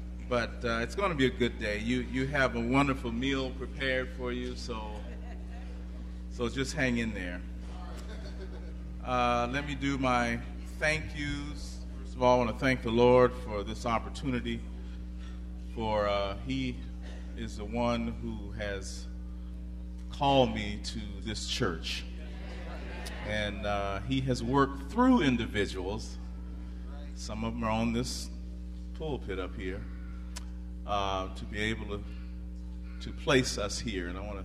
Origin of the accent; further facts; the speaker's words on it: Bakersfield, California, United States; Well, I'm from Bakersfield. And I'm proud of it.